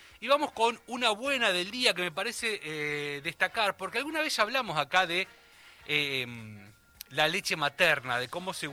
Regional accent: Bahía Blanca, Buenos Aires Province, Argentina; llegó una noticia bastante triste desde mi ciudad natal, desde Bahía Blanca

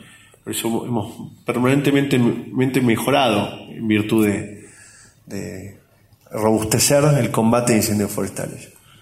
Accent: Argentina; la necesidad que tenemos los argentinos hoy, que es crecer.

